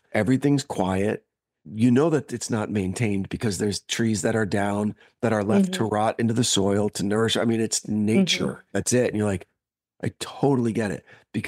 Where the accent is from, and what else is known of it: New Jersey, United States; born or raised there